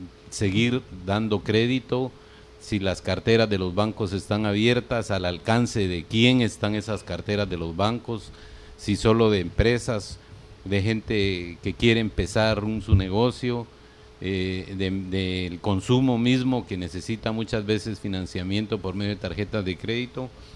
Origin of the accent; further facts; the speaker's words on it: Guatemala; qué es lo que nos espera para el resto del 2010 como guatemaltecos